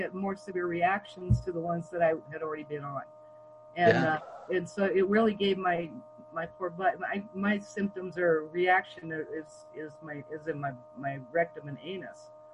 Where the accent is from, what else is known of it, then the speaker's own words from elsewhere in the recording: Hawaii, United States; But I was born and raised in Hawaii, and that was kimchi was in my diet all along.